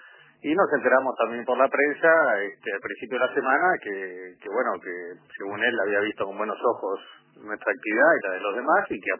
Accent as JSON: {"language": "Spanish", "country": "Uruguay", "said": "Los accionistas somos uruguayos"}